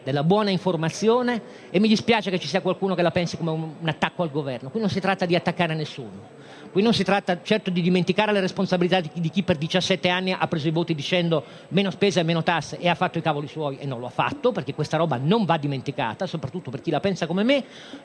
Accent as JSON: {"language": "Italian", "town": "Turin", "region": "Piedmont", "country": "Italy", "said": "È successo alla generazione di mio padre e di mia madre, io sono torinese"}